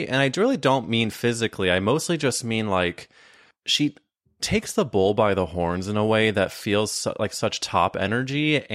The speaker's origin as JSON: {"language": "English", "region": "Midwest", "country": "United States", "tie": "born or raised there", "said": "especially I was growing up in the Midwest"}